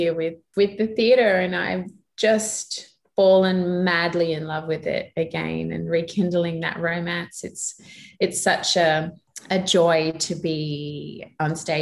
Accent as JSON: {"language": "English", "country": "Papua New Guinea", "tie": "born or raised there", "said": "I'm biracial. I grew up in Papua New Guinea."}